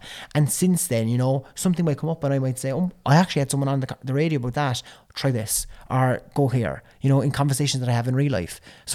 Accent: Cork, Munster, Ireland; accent: Cork; I like charge up my Cork accent before I go in there.

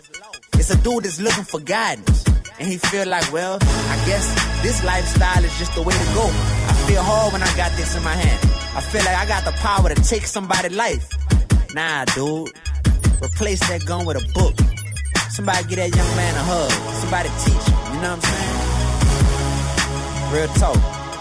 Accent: New Orleans, Louisiana, United States; I done lost best friends to gun violence before. I'm from New Orleans, what you expect?

